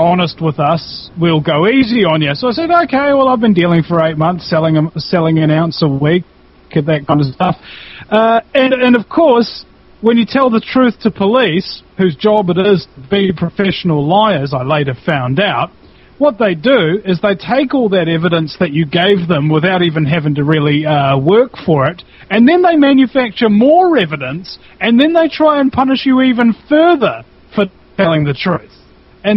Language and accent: English; New Zealand; I'm a New Zealander